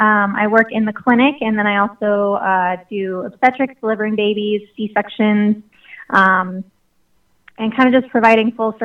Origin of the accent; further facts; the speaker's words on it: Omaha, Nebraska, United States; So I grew up in Omaha, and my mom was a nurse and then a nurse practitioner growing up.